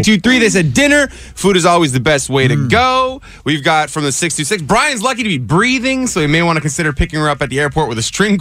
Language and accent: English; Seattle, Washington, United States; Yeah, we're doing a murder mystery weekend in my hometown.